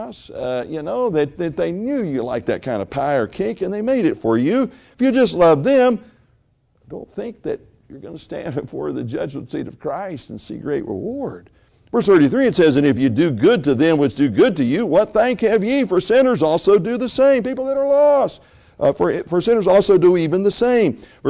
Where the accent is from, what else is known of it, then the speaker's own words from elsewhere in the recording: the South, United States; I grew up in the South.